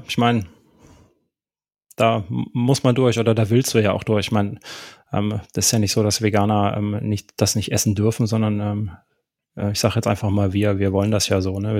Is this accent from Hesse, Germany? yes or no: no; Karlsruhe, Baden-Württemberg, Germany; Meine Heimat, da komme ich her, gebürtig.